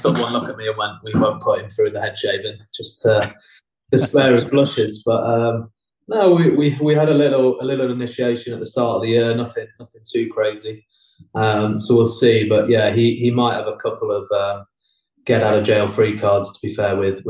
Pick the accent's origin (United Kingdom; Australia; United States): United Kingdom; England; the usual kind of English chat and a few drinks for being English.